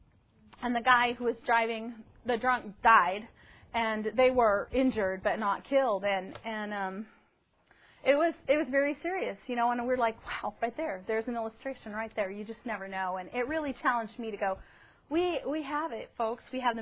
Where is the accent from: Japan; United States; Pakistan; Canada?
United States; Pullman, Washington; I'm from Pullman, Washington. I don't ride the city bus